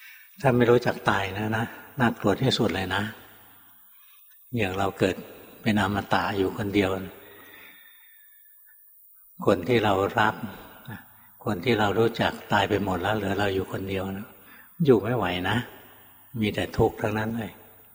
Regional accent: Bangkok, Thailand; ตอนหลวงพ่อเด็กๆนะอยู่เกิดในกรุงเทพนี่แหละ

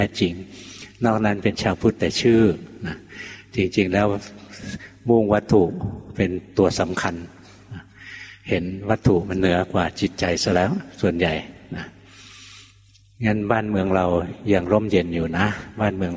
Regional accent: Bangkok, Thailand; หลวงพ่อคนกรุงเทพนะเกิดที่กรุงเทพกรุงเทพยุ่งกว่าเวียงจันทร์เยอะเลย

